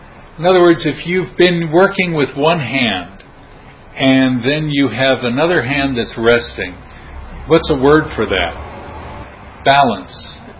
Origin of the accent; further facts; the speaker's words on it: United States; moved away; To me, it's amazing because I'm an American and moved here, and I still am not used to it, though I guess I'm getting there.